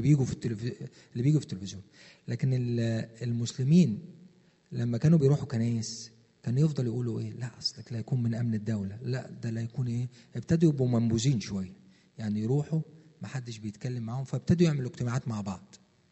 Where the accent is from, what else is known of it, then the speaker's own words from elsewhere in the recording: Asyut, Asyut Governorate, Egypt; انا من اسيوط وانا مواليد 64